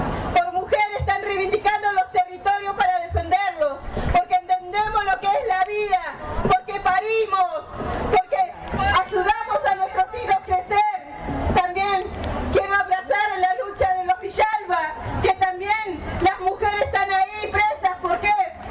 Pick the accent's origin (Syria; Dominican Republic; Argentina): Argentina; Cushamen, Chubut; Soy de Cusamen. Mi comunidad es Currache. Soy de Cusamen. De vuelta al río, al paraje, Chubut.